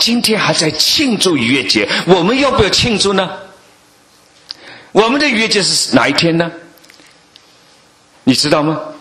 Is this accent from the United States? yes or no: no; Shanghai, China; 我们上海人称这个人有问题叫13点